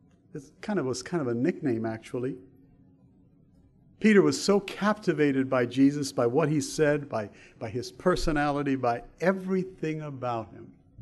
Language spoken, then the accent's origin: English; Sri Lanka; now in United States; I am an American, but I didn't grow up here as a young boy, and so I actually grew up far away from here. My mom and dad were missionary teachers at a mission school on the island of Sri Lanka, which at that time was known as Ceylon.